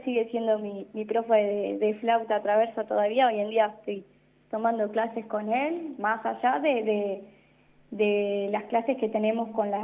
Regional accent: Realicó, La Pampa, Argentina; now in General Pico, Argentina; Yo, en mi caso, soy criada y nacida en Relicó.

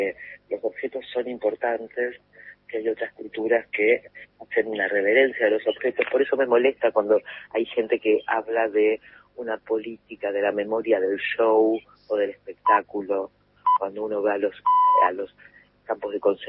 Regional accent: Argentina; lo que nosotros tenemos que hacer aquí como argentinos?

